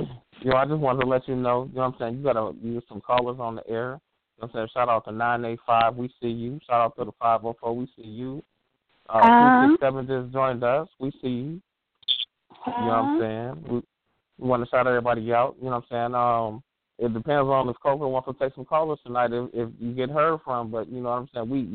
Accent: Milwaukee, Wisconsin, United States; Man, I'm from Milwaukee, son. You know what I'm saying? I'm out here. I'm in these streets.

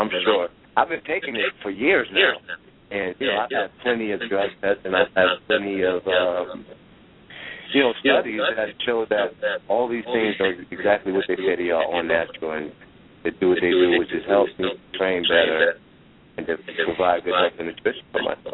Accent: Brooklyn, New York, United States; I am from Brooklyn. Like, the pride and the culture and the heritage that we have, all of us Brooklynites, man, it is so amazing.

